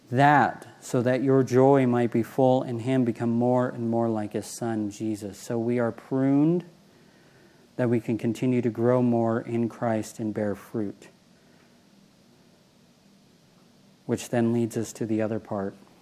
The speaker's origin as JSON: {"language": "English", "town": "Taft", "region": "California", "country": "United States", "tie": "born or raised there", "also_born_or_lived": "New York", "said": "I was born in Long Island, New York. I was raised for some of my life in Northern California, unfortunately, Ken. And then I was raised in a little hick town called Taft."}